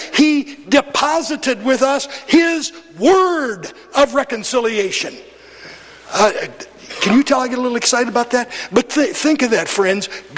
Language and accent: English; Huntsville, Alabama, United States; If I'm away from Huntsville, and someone asks me, did ask me before 2009, "Where are you from?" We said, "From the Decatur, Huntsville, Alabama area."